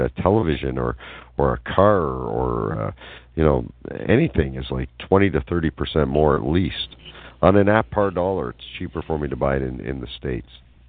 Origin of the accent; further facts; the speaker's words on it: Canada; You know, and I come from Canada, which is more socialist